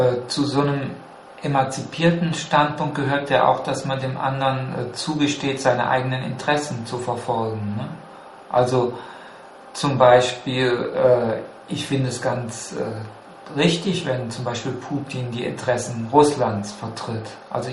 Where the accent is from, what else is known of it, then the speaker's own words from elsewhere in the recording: Germany; irgendwie sehe ich mich eigentlich selber lieber als Mitteleuropäer anstelle als Deutscher.